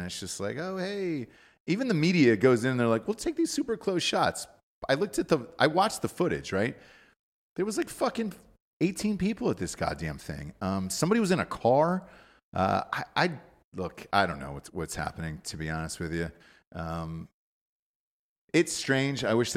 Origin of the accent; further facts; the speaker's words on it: Georgia, United States; also born or lived in Los Angeles; Just out of curiosity, and I'm from Georgia, if I was living in Georgia and the president was in my state